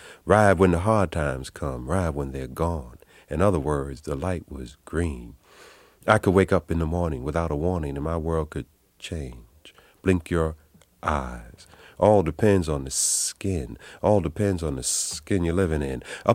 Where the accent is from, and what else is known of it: New York City, New York, United States; born or raised there